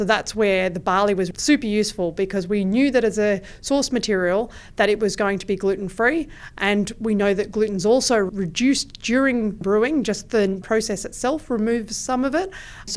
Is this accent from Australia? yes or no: yes; Australia; I'm Australian